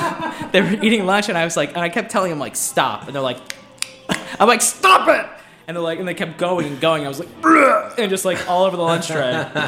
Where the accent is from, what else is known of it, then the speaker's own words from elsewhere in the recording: Phoenix, Maryland, United States; I grew up in Phoenix, Maryland, right below the yes. right south of the Pennsylvania.